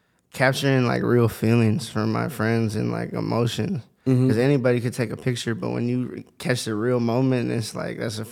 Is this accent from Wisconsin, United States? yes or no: yes; Menomonee Falls, Wisconsin, United States; So I grew up in Menominee Falls.